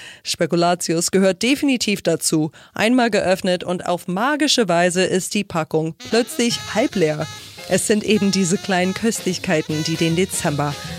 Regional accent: United States; in meiner Heimat, den USA

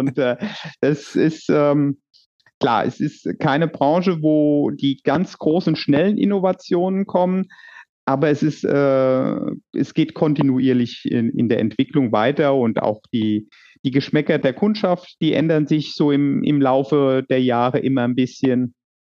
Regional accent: Horweiler, Rhineland-Palatinate, Germany; ich bin in Horweiler auch aufgewachsen, ja, genau. Also schon seit Kindesbeinen an lebe ich da, also auf dem gleichen Grundstück

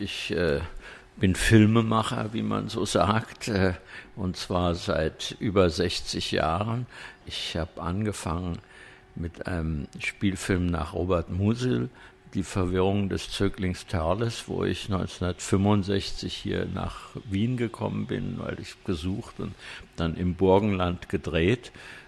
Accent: Wiesbaden, Hesse, Germany; statt zurück nach Wiesbaden zu gehen, in meine Heimat.

